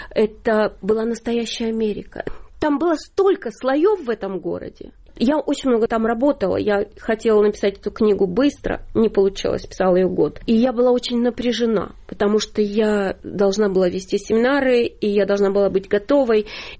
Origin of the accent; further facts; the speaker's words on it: Ukraine; они поняли, что я приехала из Украины.